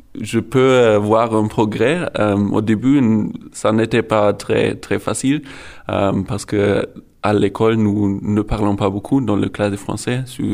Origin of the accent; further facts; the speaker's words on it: Germany; French is a second language; j'ai 21 ans et je viens du ouest d'Allemagne, mais j'habite au sud, près de Munich.